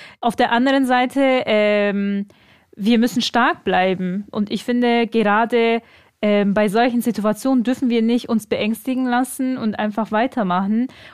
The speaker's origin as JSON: {"language": "German", "region": "Bavaria", "country": "Germany", "lives_now": "Berlin, Germany", "said": "weil das auch meine Heimat ist. Okay, ich bin jetzt von Bayern nach Berlin gezogen, aber ich bin trotzdem noch in Deutschland geblieben"}